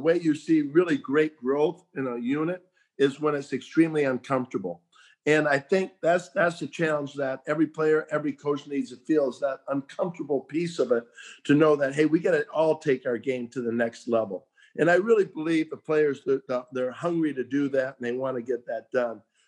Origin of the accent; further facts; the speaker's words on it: Minnesota, United States; I mean, I grew up in Minnesota. I remember the Super Bowl, the Vikings game